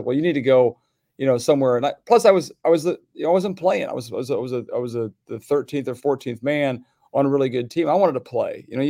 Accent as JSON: {"language": "English", "region": "Iowa", "country": "United States", "tie": "born or raised there", "lives_now": "Sparkill, United States", "said": "Like when I grew up in Iowa, like there was like a town that would be like 30 miles in another town."}